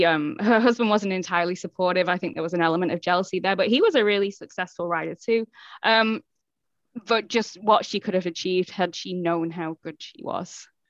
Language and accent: English; United Kingdom; I'm a Brit. Swearing is cultural.